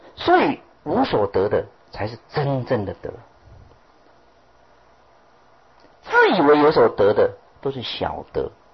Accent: China; 所以为什么我们中国人的这个易经呢，64卦讲到谦卦

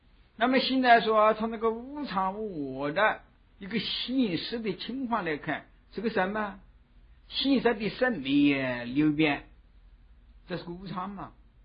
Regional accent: China; 从我们中国人一般所想象的这个如来藏的思想不同啊。

